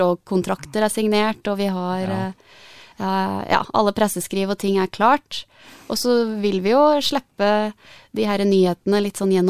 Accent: Gjøvik, Innlandet, Norway; Stolt av dialekta mi, og stolt av hvor jeg kommer fra.

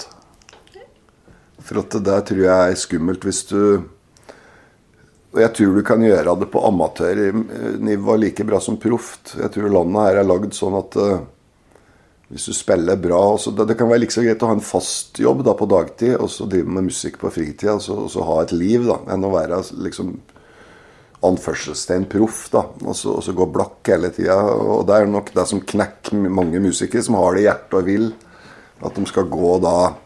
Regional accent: Oslo, Norway; also born or lived in Trondheim, Norway; now in Toten, Norway; Men ja, jeg kom fra Oslo i 19... Gudene vet. 68 eller noe sånt. 69.

